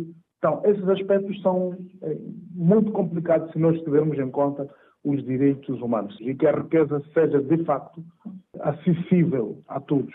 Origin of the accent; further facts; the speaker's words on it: Mozambique; Então, como moçambicano, eu gostaria que houvesse, sim, uma exploração de hidrocarbonetos